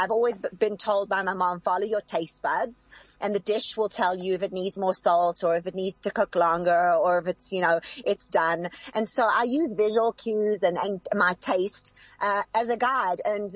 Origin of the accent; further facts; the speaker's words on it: South Africa; I couldn't think of anything better than being on a show with a fellow South African in my home country. This is Africa. This is me.